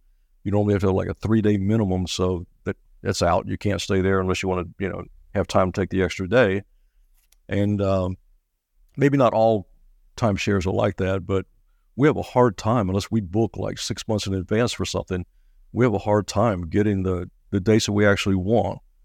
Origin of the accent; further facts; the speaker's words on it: Nashville, Tennessee, United States; Yeah, you know, I'm a University of Tennessee guy originally, and born and raised in Nashville.